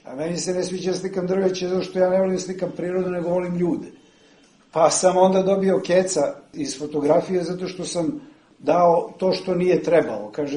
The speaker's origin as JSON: {"language": "Serbian", "town": "Pančevo", "region": "Vojvodina", "country": "Serbia", "tie": "born or raised there", "also_born_or_lived": "Kruševo, North Macedonia", "said": "Dobar deo detinjstva sam proveo u Kruševu nekih 8 godina. Živeo sam sa bakom i dolazio ovde u Pančevo, pošto je moje rodno mesto Pančevo"}